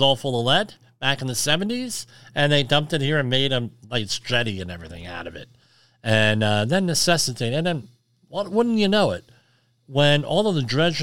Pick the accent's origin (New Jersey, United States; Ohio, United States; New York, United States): New Jersey, United States; Woodbridge; In my hometown of Woodbridge, they did that.